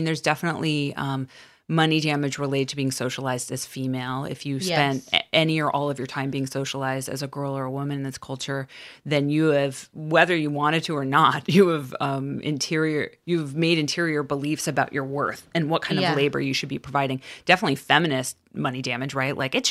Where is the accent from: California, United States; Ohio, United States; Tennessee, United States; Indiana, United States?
California, United States; Los Angeles; But growing up in Los Angeles, where it's like you're seeing extreme poverty to the biggest wealth in the country.